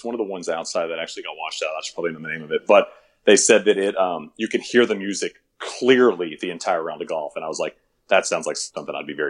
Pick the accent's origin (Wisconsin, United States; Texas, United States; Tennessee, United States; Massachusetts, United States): Texas, United States; then we're going to have to go to Texas because I've had more people from my hometown in a day of Twitter interaction send me stuff than at almost any time in my career.